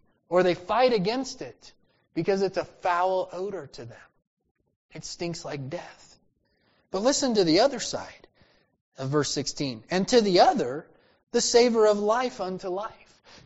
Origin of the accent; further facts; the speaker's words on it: Idaho, United States; I remember as a child growing up in Idaho, a mouse had gotten down in our heat duct and died